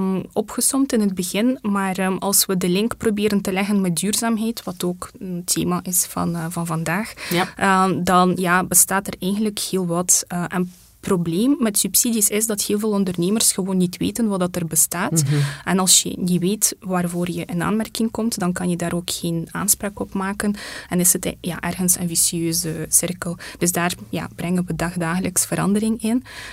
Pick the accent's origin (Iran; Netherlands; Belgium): Belgium; Flanders; We zijn in Oost-Vlaanderen gevestigd. Oorspronkelijk ben ik van West-Vlaanderen afkomstig. Maar we hebben de maatschappelijke zetel, maar ook privé zijn we ondertussen verhuisd. Ja. Dus nu zitten we in de Vlaamse Ardennen.